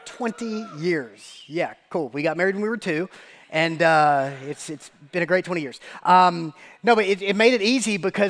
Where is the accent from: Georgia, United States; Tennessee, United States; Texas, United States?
Georgia, United States; Macon; That ain't what I grew up with. I'm from Macon, man.